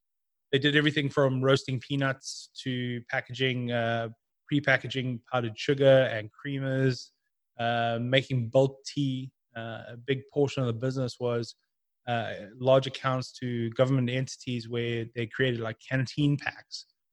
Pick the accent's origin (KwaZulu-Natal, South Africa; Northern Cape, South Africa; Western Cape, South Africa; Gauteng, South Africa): KwaZulu-Natal, South Africa; Durban; growing up in Durban